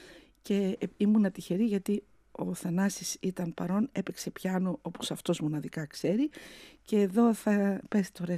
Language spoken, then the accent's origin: Greek; Greece; Είμαι Ελληνίδα. Καταλάβατε, πάω αλλά εκεί ξαναγυρνάω. Αυτή είναι η ρίζα μου. Είμαι Ελληνίδα και ως τέτοια εκφράζομαι.